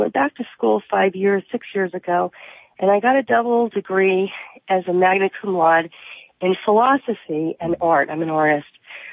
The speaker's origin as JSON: {"language": "English", "town": "Washington", "region": "District of Columbia", "country": "United States", "tie": "born or raised there", "said": "and I was raised in Southeast, and I know you live in D.C. right now, so you know Southeast."}